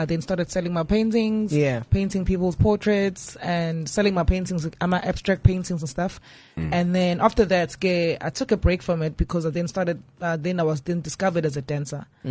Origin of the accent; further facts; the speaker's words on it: KwaMashu, KwaZulu-Natal, South Africa; Okay, so mina ngikhamoka Mashu.